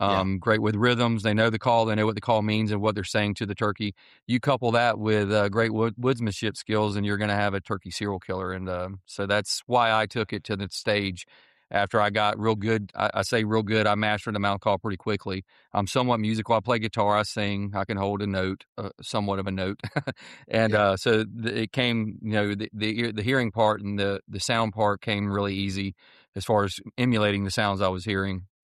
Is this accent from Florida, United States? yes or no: yes; Florida, United States; And I'm from Florida, So you got to have the Thermacells.